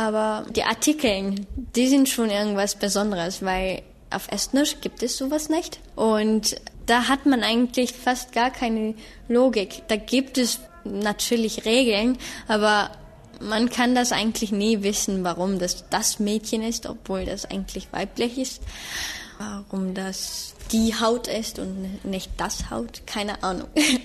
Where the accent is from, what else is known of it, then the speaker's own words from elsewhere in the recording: Estonia; German is a second language; ich komme aus Estland und ich bin 20. 11 Monate lang habe ich in Deutschland gelebt und gewohnt, in der Nähe von Osnabrück, in Bad Iburg.